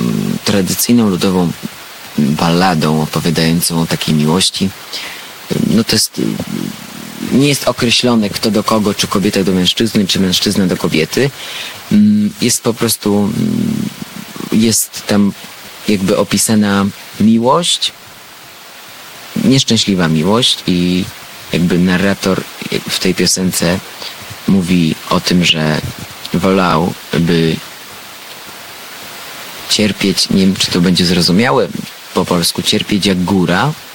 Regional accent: Armenia; Ja tak robię, dlatego zawsze z podniesioną głową i dumnie mówię, że jestem Ormianinem.

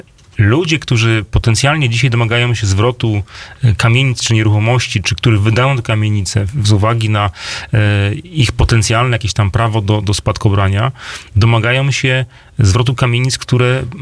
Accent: Lesser Poland, Poland; No, Podkarpacie tak, ja akurat jestem z Małopolski.

